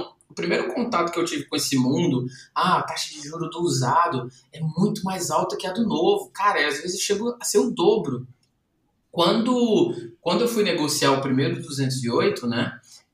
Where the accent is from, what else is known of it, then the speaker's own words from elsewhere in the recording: Fortaleza, Ceará, Brazil; que eu sou de Fortaleza, né?